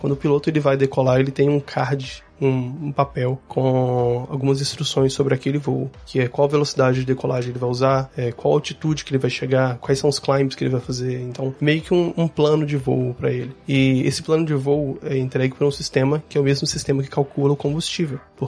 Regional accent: Belo Horizonte, Minas Gerais, Brazil; BH, como todo mundo conhece, mineiro. Então, falo rápido, falo embolado, tenho paciência. Eu nasci em BH, vivi em BH a minha vida quase toda.

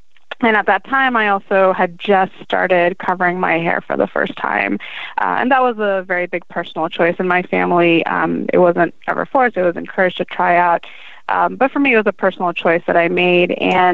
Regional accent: Maryland, United States; So my parents actually came to the U.S. in 1978, and actually I've been in Maryland, born and raised in Maryland. I have my almost close to 200 relatives all there in Maryland.

